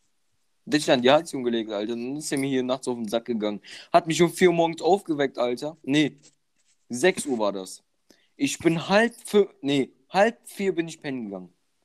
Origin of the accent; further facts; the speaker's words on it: Bonn, North Rhine-Westphalia, Germany; born there; Also ich komme gebürtig aus Bonn.